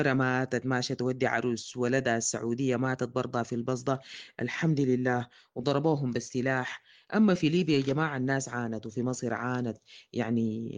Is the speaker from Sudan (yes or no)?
yes; Sudan; moved away; ونحن من السودان كان بيجونا ناس لاجئين من دول تانية